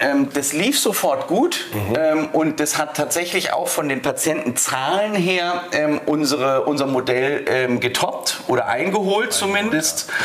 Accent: Baden-Württemberg, Germany; Ja, und meine alte Heimat ist ja in Baden im Schwarzwald.

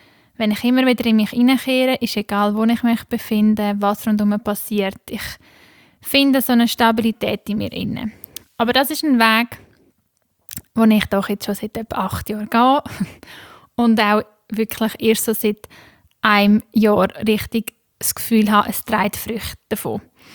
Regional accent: Switzerland; vor allem bei uns in der Schweiz vermehrt grau, kalt, nass.

